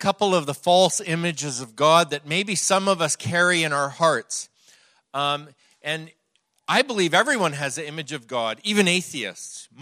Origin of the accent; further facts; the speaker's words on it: Canada; now in near Vancouver, Canada; I'm here from Canada. If I sound like I'm from Minnesota, it's just like 12 miles north of there. Now I live out near Vancouver, BC, but I live 2 miles from the Washington state border.